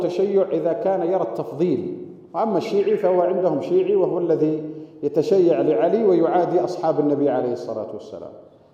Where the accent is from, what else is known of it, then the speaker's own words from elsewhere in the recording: Yemen; كما يقال عندنا في اليمن